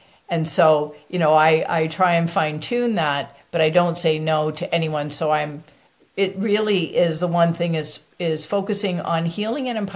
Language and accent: English; Canada; now in United States; I am Canadian.